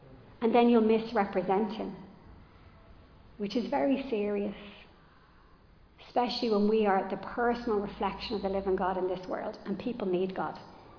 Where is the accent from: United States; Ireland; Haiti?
Ireland; Bray, Leinster; now in Greystones, Ireland; Now, I'm from Bray. I currently live in Greystones, but I'm from Bray.